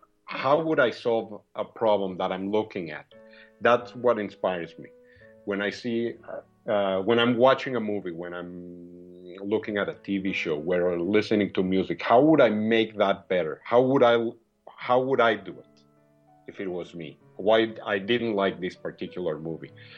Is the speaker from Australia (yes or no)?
no; Mexico City, Mexico; moved away as an adult; Well, I was born in Mexico City, where I lived for 20-some years.